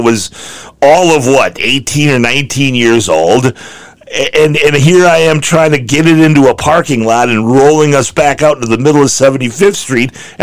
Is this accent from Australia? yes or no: no; Kenosha, Wisconsin, United States; when you think about growing up in Kenosha and growing what we did and what we went through